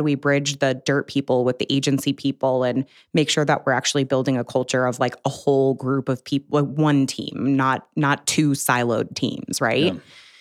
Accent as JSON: {"language": "English", "town": "Buffalo", "region": "New York", "country": "United States", "said": "Yeah, I mean, I'm from Buffalo. That's that we were a steel town."}